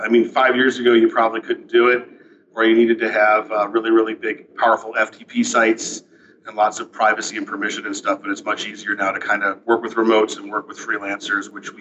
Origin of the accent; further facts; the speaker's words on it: New York City, New York, United States; Born and raised in New York City.